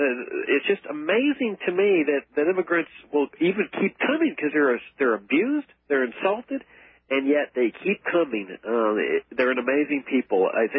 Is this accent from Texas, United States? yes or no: yes; Laredo, Texas, United States; I grew up on the Texas-Mexican border down in Laredo, Texas. The farm I grew up on was actually on the Rio Grande.